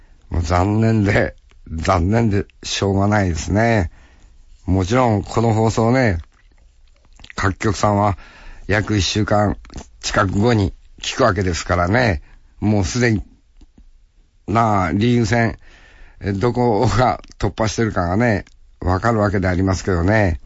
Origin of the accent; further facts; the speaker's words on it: Ogaki, Gifu, Japan; 今回は私の地元である大垣市民会館へ来てくださって